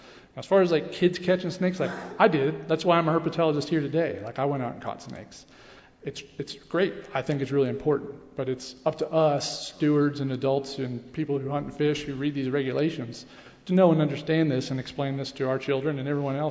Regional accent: Missouri, United States; I grew up in Missouri.

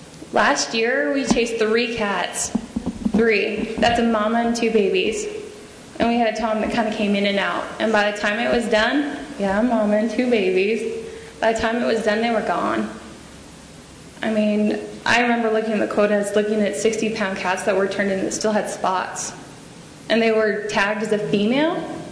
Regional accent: California, United States; I'm from California, not something I really want to say here

